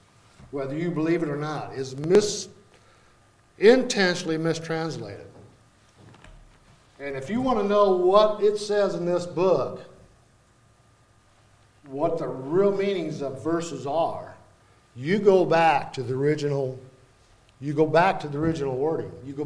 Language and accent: English; Victor, Iowa, United States; I grew up around Victor, Iowa my whole life. I've lived in parts of the United States, several parts of the United States for small gents at a time, but for the most part, my roots are from Iowa.